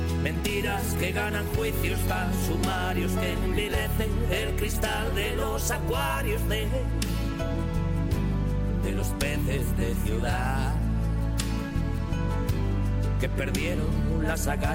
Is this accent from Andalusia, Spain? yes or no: yes; Andalusia, Spain; yo no sé si es como buen andaluz o como, pero me da mucha grima